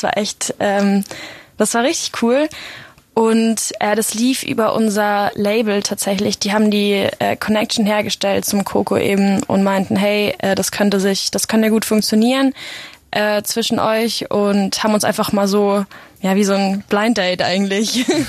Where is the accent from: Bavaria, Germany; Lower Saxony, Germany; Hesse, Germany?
Bavaria, Germany; moved away as an adult; now in Austria; Wir sind beide aus Deutschland, also aus der Nähe von München. Und sind dann zum Studieren hierher gezogen.